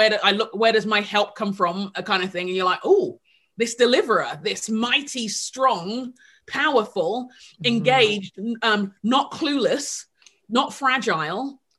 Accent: United Kingdom; As a Brit, the amount of times in the US I hear a word and thinking, that's a different word.

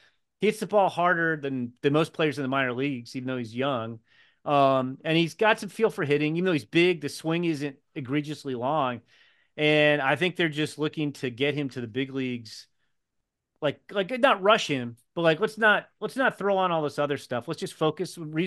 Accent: Oakton, Virginia, United States; I grew up in Oakton.

